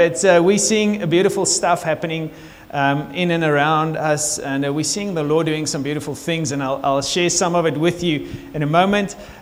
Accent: Tulbagh, Western Cape, South Africa; I grew up in the Boland. Okay … you know where Tolbach is? I grew up in Tolbach.

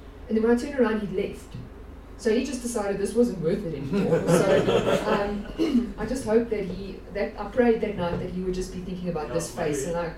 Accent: South Africa; you cannot enter Taiwan as a South African without a visa.

